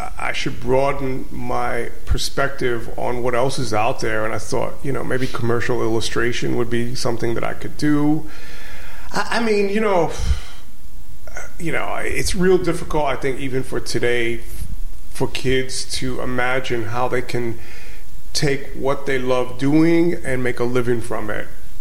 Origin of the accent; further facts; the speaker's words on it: Brooklyn, New York, United States; Yeah, originally I'm from Crown Heights, Brooklyn.